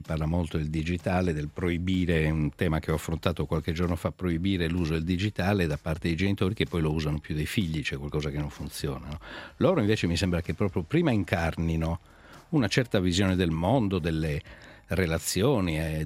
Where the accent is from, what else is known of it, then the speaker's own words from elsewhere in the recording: Rome, Lazio, Italy; io anche perché essendo romano il Daie quindi mi riporta alle mie origini